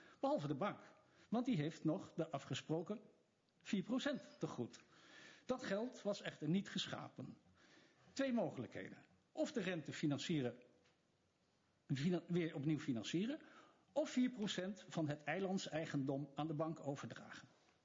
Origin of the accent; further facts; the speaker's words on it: Rotterdam, South Holland, Netherlands; born there; Dat noemen wij in mijn geboortestad Rotterdam jatten, roven en stelen.